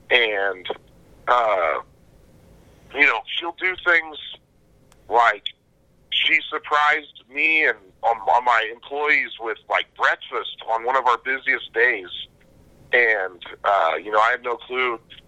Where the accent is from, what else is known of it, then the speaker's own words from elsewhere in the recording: Texas, United States; I'm from Texas. I always call it floating the river.